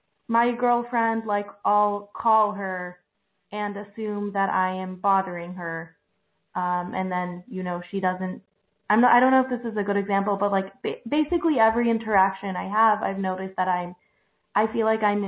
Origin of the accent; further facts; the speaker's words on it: Philadelphia, Pennsylvania, United States; I'm from Philadelphia. I don't know why it doesn't say.